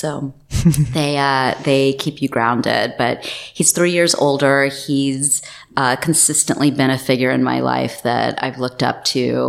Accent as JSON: {"language": "English", "region": "Texas", "country": "United States", "tie": "born or raised there", "said": "I was born and raised in Texas, in the United States. First generation born immigrants. My parents both came over from India via Africa and then over to Texas."}